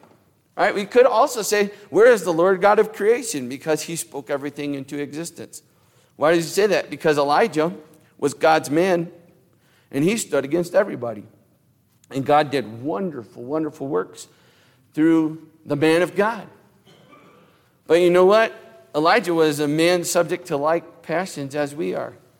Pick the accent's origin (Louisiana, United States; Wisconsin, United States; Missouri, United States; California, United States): Missouri, United States; I'm from Missouri. My dad's family's from the Ozarks, right?